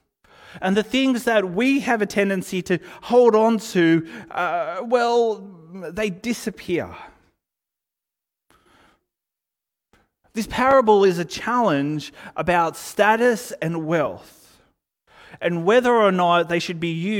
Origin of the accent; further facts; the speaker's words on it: Australia; you know, we're Australian, so, like, we do that occasionally